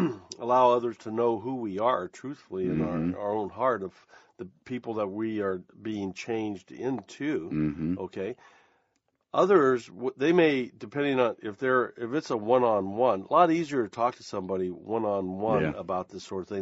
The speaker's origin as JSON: {"language": "English", "country": "United States", "said": "Yeah, because I'm an American and I'm Christian."}